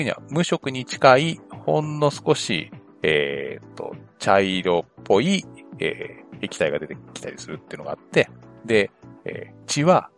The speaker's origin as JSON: {"language": "Japanese", "region": "Gunma", "country": "Japan", "said": "私は群馬県の出身で、冬ってすごい風が強いのね。"}